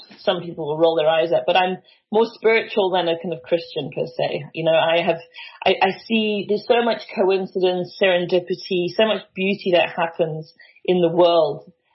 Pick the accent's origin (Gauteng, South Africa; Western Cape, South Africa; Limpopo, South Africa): Gauteng, South Africa; Benoni; I grew up in Benoni